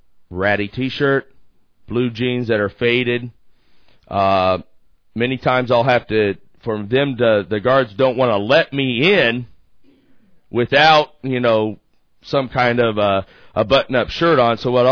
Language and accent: English; United States; number one, I'm an American, and so they don't really like that.